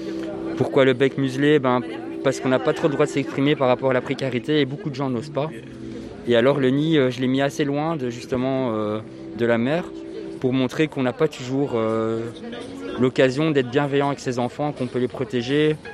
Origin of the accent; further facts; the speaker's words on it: Mouscron, Wallonia, Belgium; je viens de Moucron.